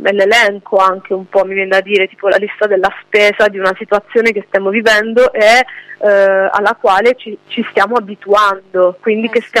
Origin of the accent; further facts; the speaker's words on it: Turin, Piedmont, Italy; also born or lived in Apulia; Io poi sono nata a Torino, quindi ho vissuto parte della mia vita da piemontese, poi ho vissuto un'emigrazione al contrario, perché i miei genitori erano entrambi della provincia, di un paesino della provincia di Bari, quindi poi ho dovuto adattarmi da adolescente in un contesto completamente diverso.